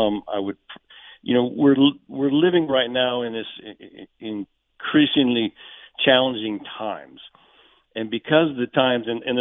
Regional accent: Tucson, Arizona, United States; I have been, I was raised in Tucson. I have a lot of family here.

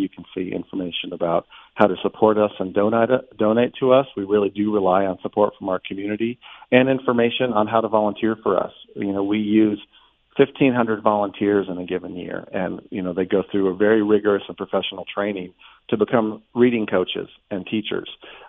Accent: Tucson, Arizona, United States; also born or lived in San Francisco; And when I moved back to Tucson, I was in San Francisco for about 20 years, but I grew up here in Tucson.

